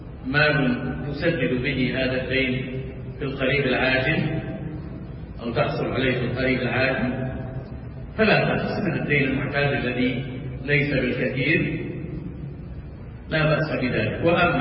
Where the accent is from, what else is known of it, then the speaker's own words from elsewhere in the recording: Saudi Arabia; كما هو حال بلادنا المملكة العربية السعودية ولله الحمد منه التي قامت على هذا الأساس المتين